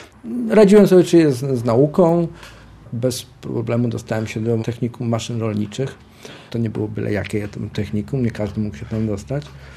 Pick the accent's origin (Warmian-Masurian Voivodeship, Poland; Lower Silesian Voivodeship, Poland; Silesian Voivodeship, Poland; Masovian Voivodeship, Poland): Masovian Voivodeship, Poland; Przasnysz; urodziłem się na wsi mazowieckiej. Przasnyszu. Chodziłem do jakiejś takiej niedużej wiejskiej szkoły